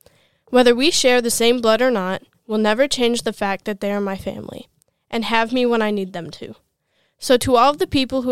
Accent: Oakdale, Minnesota, United States; I grew up in Oakdale, Minnesota. I'm 18 years old, and I grew up in a chaotic, loving, and supportive family.

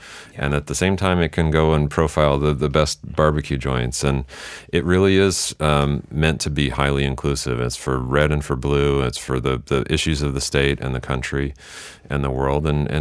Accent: Lubbock, Texas, United States; And I grew up in Lubbock, Texas.

